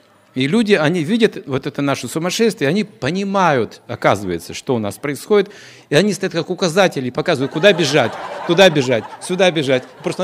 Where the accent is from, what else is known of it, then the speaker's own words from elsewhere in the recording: Russia; мы из России, мы никогда не видели